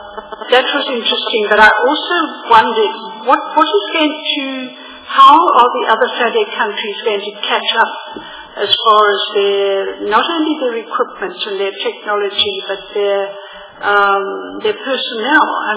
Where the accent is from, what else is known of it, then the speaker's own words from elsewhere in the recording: Port Elizabeth, Eastern Cape, South Africa; I come from Port Elizabeth.